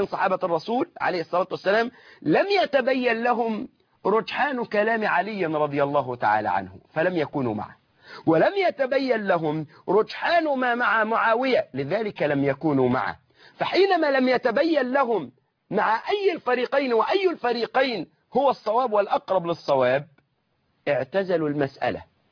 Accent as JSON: {"language": "Arabic", "country": "Egypt", "said": "الأحداث عندنا في مصر لا أقول في كل يوم كانت تتغير"}